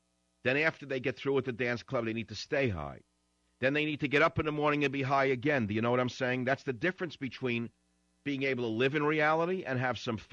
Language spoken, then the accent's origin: English; New York, United States; born or raised there